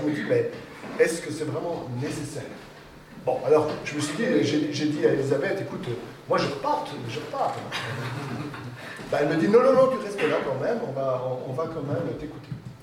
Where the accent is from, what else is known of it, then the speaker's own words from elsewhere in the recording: Besançon, Bourgogne-Franche-Comté, France; moved away; suis originaire donc de la région de Morteau, Villers-le-Lac, je suis moi-même de Villers-le-Lac, mon épouse est de Morteau. Et bien entendu, j'étais à l'école à Besançon, comme c'était le cas ici. Mais j'ai quitté la Franche-Comté depuis bien longtemps